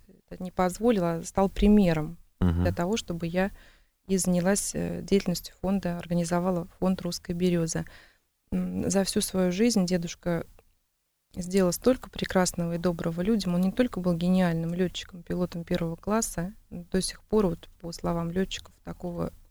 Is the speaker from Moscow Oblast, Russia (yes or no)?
yes; Zhukovsky, Moscow Oblast, Russia; я сама из Жуковского, подмосковный город